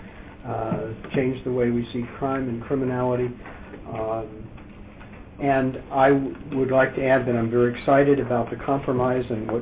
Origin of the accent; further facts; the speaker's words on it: Thomaston, Maine, United States; I'm from Thomaston, Maine.